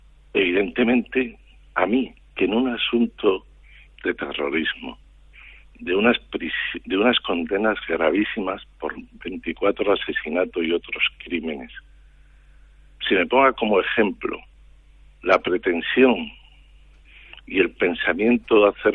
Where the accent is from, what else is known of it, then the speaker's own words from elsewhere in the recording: Spain; las sentencias no me gustan, me ofende como español